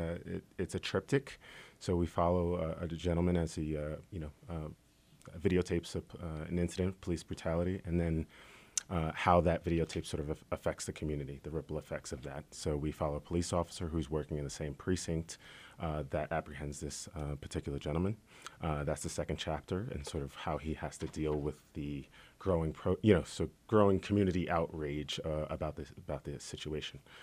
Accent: Staten Island, New York, United States; But growing up in Staten Island, that one really hit home. That was like, I used to deliver pizza in that neighborhood.

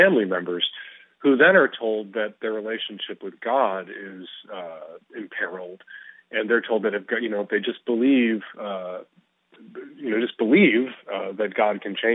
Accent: Chicago, Illinois, United States; I'm from an Irish Catholic, Northside Chicago family. There's alcoholism in my family history

